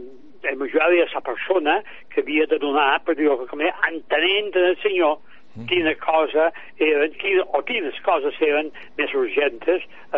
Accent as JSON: {"language": "Catalan", "town": "Es Mercadal", "region": "Balearic Islands", "country": "Spain", "said": "Jo soc de Sant Antoni d'Esporquet. A més, som d'Esmercadal, que és d'Esporquet"}